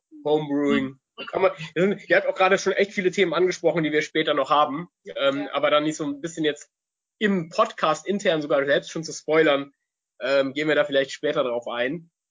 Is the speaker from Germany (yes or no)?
yes; Cologne, North Rhine-Westphalia, Germany; Ich als Kölner